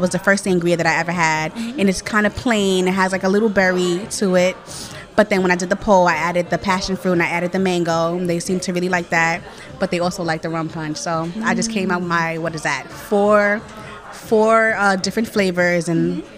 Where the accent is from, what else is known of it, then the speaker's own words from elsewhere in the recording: Bronx, New York, United States; So I am from the Bronx, and my product can be found all through the Bronx.